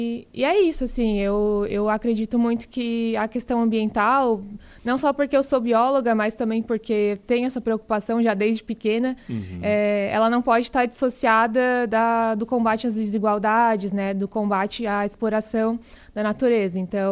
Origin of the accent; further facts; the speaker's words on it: Criciúma, Santa Catarina, Brazil; eu sou natural de Criciúma, nasci e cresci em Criciúma, me criei lá a vida toda. Depois eu fiz faculdade na Universidade Federal de Santa Catarina, em Florianópolis.